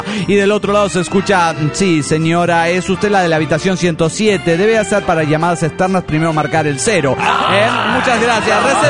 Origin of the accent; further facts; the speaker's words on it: Bucaramanga, Santander, Colombia; de Bucaramanga, Colombia.